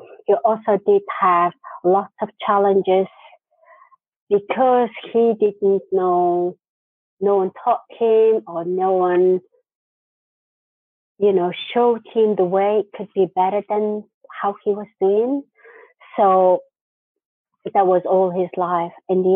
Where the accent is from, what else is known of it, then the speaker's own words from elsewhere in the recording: Mongolia; now in United Kingdom; But the reason why I came to the UK was this situation. And I grew up in Mongolia.